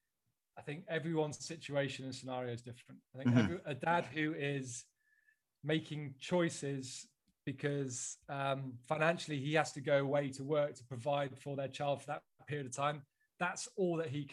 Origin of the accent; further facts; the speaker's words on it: United Kingdom; I think being British, I did turn around and say to the father